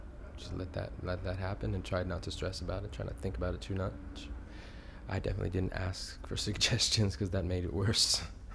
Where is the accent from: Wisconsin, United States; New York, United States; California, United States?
California, United States; I'm 32 and I'm from Orange County, California and USA.